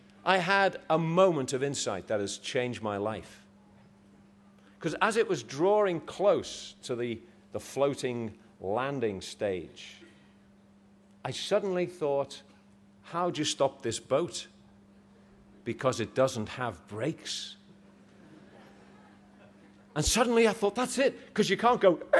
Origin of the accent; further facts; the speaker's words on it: Liverpool, North West England, United Kingdom; As you know, I come from Liverpool